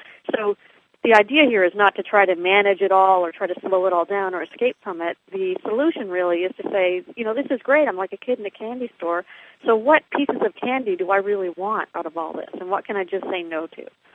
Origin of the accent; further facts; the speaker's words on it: Canada; For example, I grew up in Canada. We had 3 TV stations to choose from.